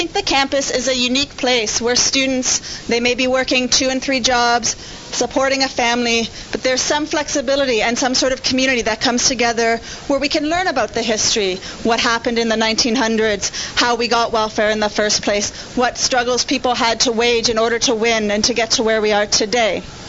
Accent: Guelph, Ontario, Canada; Because I grew up in Guelph

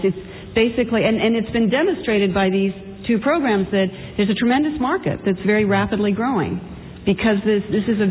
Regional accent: Iowa, United States; I'm from Iowa, and people that know me, I go there regularly because of my parents.

